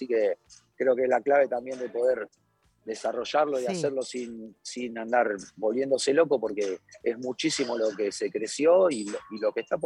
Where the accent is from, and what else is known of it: Argentina